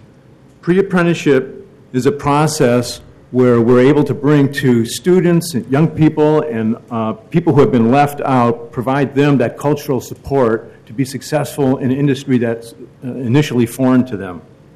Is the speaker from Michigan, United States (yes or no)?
yes; Dearborn, Michigan, United States; I grew up in Dearborn, Michigan. I was culturally prepared to enter both the auto industry and the construction industry through my family.